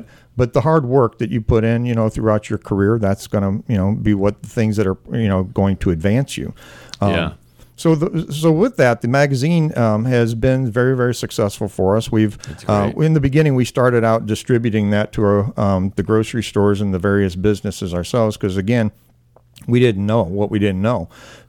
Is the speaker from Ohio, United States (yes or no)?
no; Missouri, United States; I grew up in North County, as many of us, you know, in this area did.